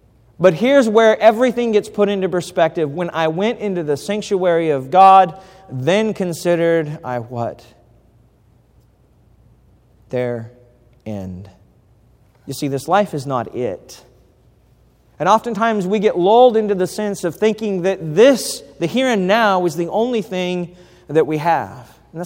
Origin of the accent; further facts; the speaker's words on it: Idaho, United States; I grew up in Idaho, and Josh probably told you that.